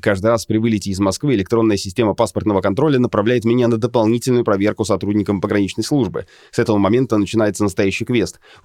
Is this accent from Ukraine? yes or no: yes; Crimea, Ukraine; moved away; Они спрашивают, почему у нас нет российского паспорта, раз мы из Крыма, но мы уехали до того, как Крым стал российским